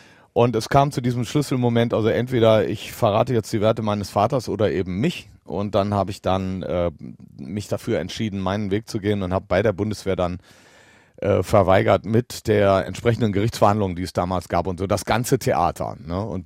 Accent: Düsseldorf, North Rhine-Westphalia, Germany; Das hat uns als Düsseldorfer dann schon sehr, sehr beeindruckt

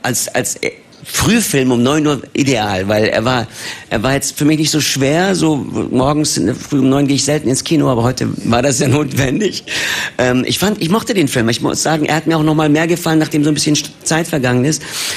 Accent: Germany; Aber ich bin Türke aus Deutschland.

